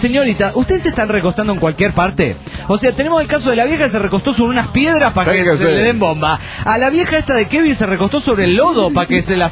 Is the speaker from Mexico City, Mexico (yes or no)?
yes; Mexico City, Mexico; Soy el demonio del DF mexicano.